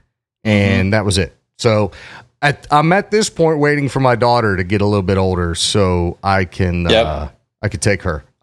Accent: Cincinnati, Ohio, United States; You know, I'm like, no, I'm from Cincinnati.

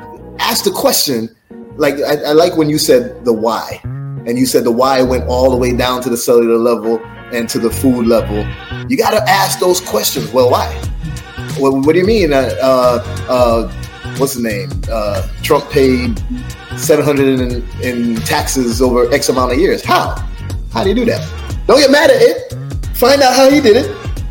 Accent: Jamaica; I told you I'm from Jamaica

